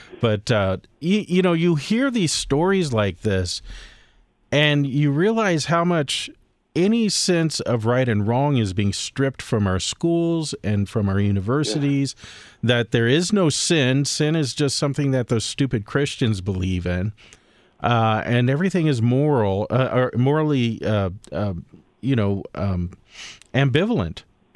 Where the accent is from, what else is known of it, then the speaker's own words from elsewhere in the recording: California, United States; I'm a Californian, and I was in Orange County